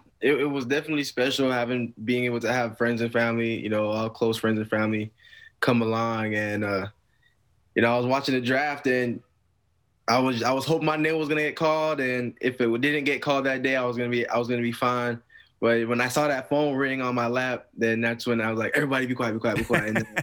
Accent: Brampton, Ontario, Canada; we knew each other growing up in Brampton with some other friends down there.

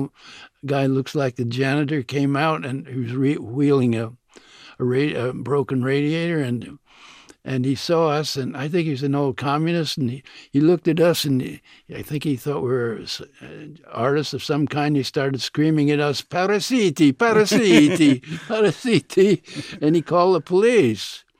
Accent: New York, United States; first language French; English is a second language; also born or lived in France; I grew up in New York, but I lived in France when I was a very small boy and spoke French before English.

